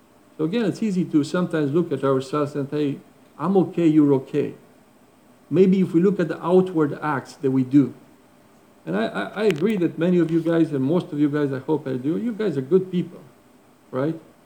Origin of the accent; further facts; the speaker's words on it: Romania; I come from Romania, Romania is an Orthodox country.